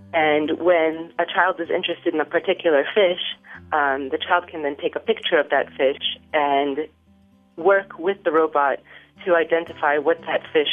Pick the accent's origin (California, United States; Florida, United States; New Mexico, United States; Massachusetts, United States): Massachusetts, United States; Boston; I am originally from Boston, and I ended up in Pittsburgh.